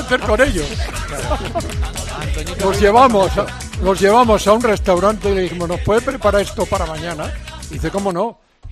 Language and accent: Spanish; Galicia, Spain; Hombre, sí, Catoira. Sí. Es que Catoira está pegado a mi pueblo.